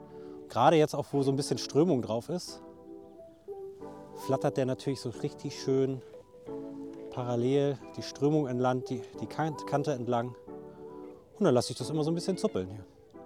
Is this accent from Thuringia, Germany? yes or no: no; Schleswig-Holstein, Germany; Ja, ich bin Dänemark-Kind. Ja, ich komme aus Schleswig-Holstein